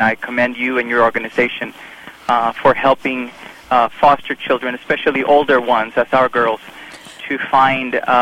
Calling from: Illinois, United States; Yes, I'm calling from Kankakee County.

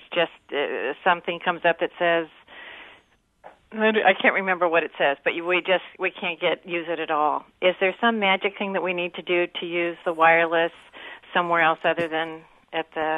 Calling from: Champaign, Illinois, United States; Champaign.

